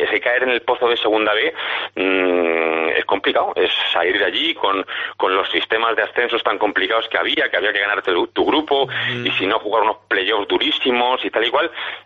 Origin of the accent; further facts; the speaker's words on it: Bilbao, Basque Country, Spain; born there; yo soy del Atleti porque nací en Bilbao y de Cádiz porque estoy casado con una chica de San Fernando y llevo más de 30 años parando por allí con mucha frecuencia